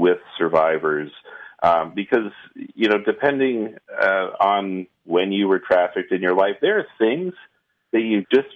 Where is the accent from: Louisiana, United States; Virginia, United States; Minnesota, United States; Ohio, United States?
Ohio, United States; Here in my home state of Ohio, there have been some great moves just with government agencies collecting.